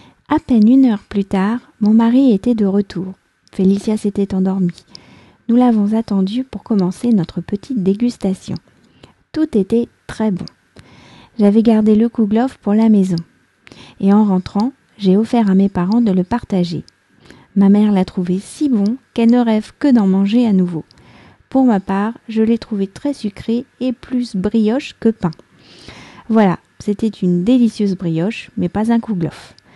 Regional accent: France; je suis française, j'habite près de Paris

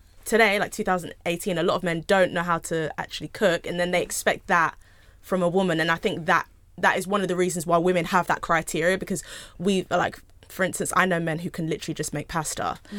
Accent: United Kingdom; it very difficult for them to see me fully as a Nigerian British woman who is independent and has her own thoughts

